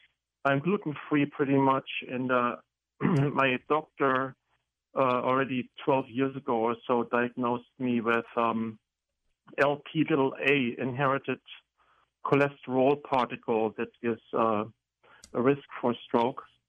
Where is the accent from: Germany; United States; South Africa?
Germany; accent: German; English is a second language; German, originally.